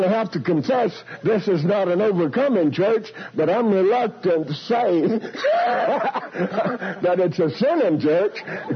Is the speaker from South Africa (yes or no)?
no; Texas, United States; I don't pretend to speak English. I'm a Texan.